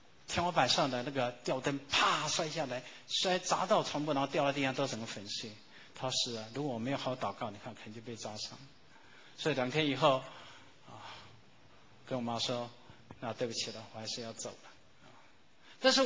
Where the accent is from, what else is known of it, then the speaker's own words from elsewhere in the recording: Fuqing, Fujian, China; 有一位我们老家福清来的一个小姑娘才来8-9天